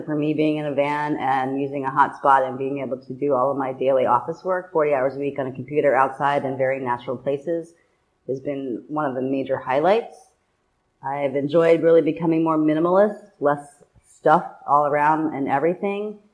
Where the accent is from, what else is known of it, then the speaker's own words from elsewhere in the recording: Chicago, Illinois, United States; born there; As in, where was I born? Chicago, Illinois.